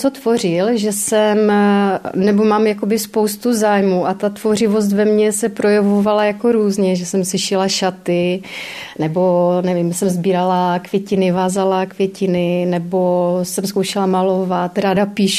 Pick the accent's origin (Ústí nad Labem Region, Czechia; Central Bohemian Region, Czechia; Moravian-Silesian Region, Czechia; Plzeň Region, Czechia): Moravian-Silesian Region, Czechia; Morávka; moved away as an adult; kdy jsem odešla tady z Morávky a nebyla jsem tady